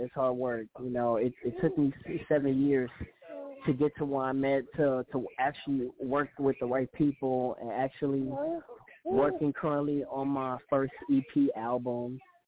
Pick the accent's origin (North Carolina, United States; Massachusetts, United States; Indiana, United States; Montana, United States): Indiana, United States; Gary; And that's when I went out to the C Hall in my hometown of Gary, Indiana, started to play the spare change